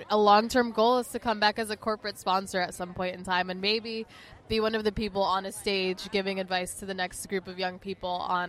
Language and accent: English; Los Angeles, California, United States; I am a senior electrical and computer engineering major. I'm originally from Los Angeles, but I also go to school at WPI, which is in the East Coast.